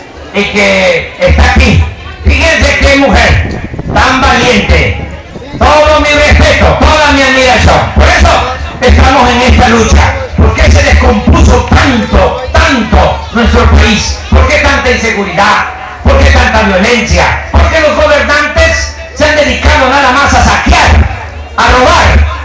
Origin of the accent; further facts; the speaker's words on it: Veracruz, Mexico; La Constitución de Veracruz establece en el artículo 11 que los hijos de veracruzanos son veracruzanos. Yo soy veracruzano. Pero para decirlo mejor, soy Choco Jarocho.